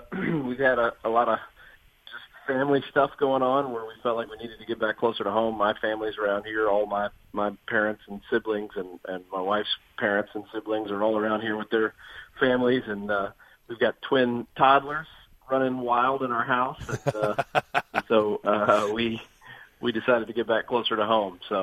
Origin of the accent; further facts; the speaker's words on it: Clarksville, Tennessee, United States; Yeah, I grew up in Clarksville, Tennessee.